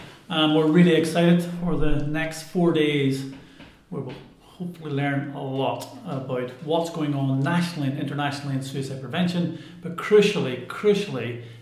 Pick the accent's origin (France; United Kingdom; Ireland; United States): Ireland; And I'm Irish and I used to live here